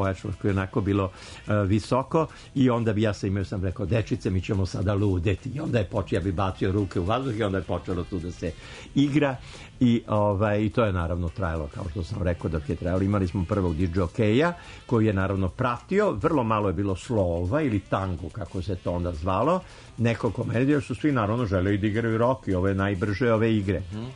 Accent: Belgrade, Serbia; ja sam rekao naravno iz Beograda i Srbije

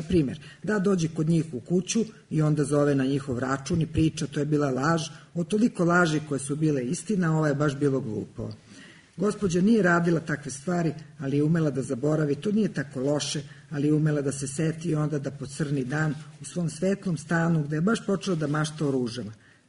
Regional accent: Belgrade, Serbia; odrasla sam na Novom Beogradu, onda sam otišla na Đeram pijacu pa sam se opet vratila na Novi Beograd. Vrlo verovatno ću tu i ostati do samog kraja.

